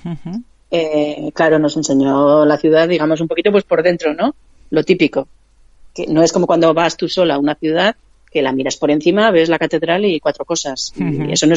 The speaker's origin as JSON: {"language": "Spanish", "town": "Vitoria", "region": "Basque Country", "country": "Spain", "said": "como el viaje organizado venía desde Madrid a Logroño, yo soy de Vitoria, pues me desplacé en autobús."}